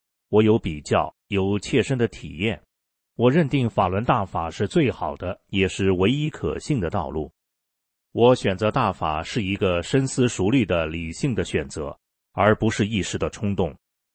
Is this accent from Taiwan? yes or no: no; China; born there; 我想是因为我出生在中国社会的底层，我从小多病，一直在死亡线上挣扎